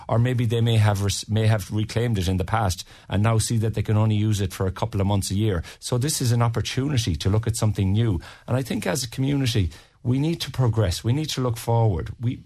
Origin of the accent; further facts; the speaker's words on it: County Mayo, Ireland; I'm from East Mayo